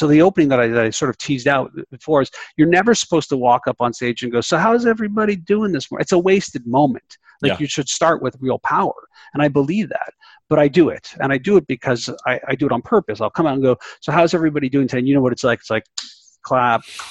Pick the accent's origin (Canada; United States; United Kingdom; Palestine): Canada; It could be because I'm Canadian.